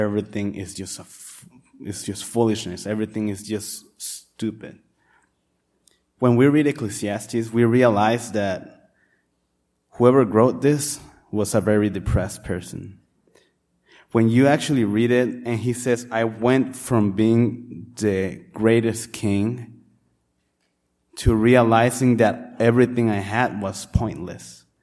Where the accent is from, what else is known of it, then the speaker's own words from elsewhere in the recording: Tijuana, Baja California, Mexico; now in United States; I grew up in Mexico, the city of Tijuana, Baja California. Some of you might have heard it as named as Tijuana. It is right across the border of San Diego.